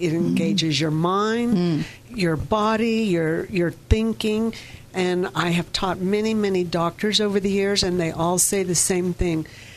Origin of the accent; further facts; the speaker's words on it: Phoenix, Arizona, United States; moved away as an adult; Phoenix, Arizona.